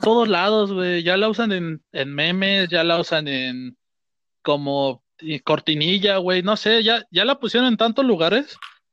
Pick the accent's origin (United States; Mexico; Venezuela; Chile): Mexico; Mexico City; Bueno, es que soy de la Ciudad de México, carnal.